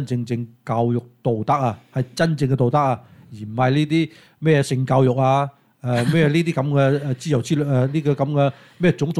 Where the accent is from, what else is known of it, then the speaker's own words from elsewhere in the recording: China; 咁我哋中國人有一句話叫做雞髀打牙牙夠軟啊嘛